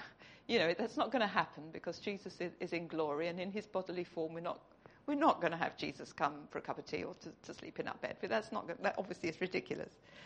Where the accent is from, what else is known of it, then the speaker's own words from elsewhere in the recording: the South, United States; I'm from the South, so I'm different